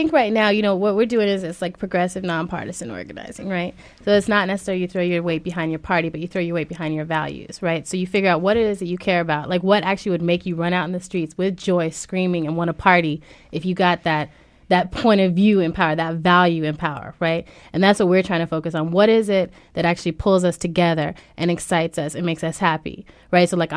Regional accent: California, United States; I was visiting my family in Puerto Rico during the 2000 election. I'm Puerto Rican, but I'm from California, so I was not prepared for the way my people put on an election.

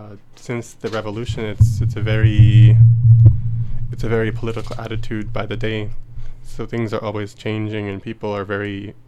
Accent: Ontario, Canada; I'm originally from Ontario

